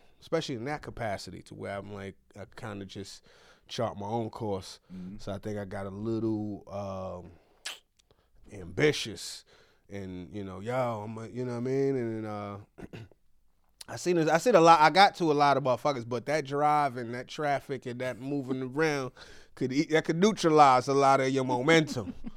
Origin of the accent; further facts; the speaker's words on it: New York, United States; I'm a New Yorker saying this